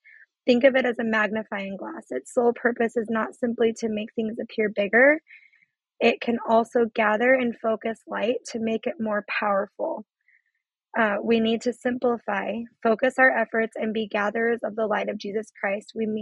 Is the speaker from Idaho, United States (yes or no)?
yes; Twin Falls, Idaho, United States; I'm from Twin Falls, Idaho, so there's a lot of members in the area.